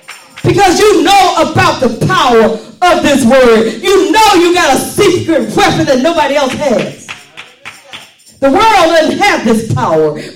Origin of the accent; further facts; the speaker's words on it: the South, United States; I talked a little different because I was from the South.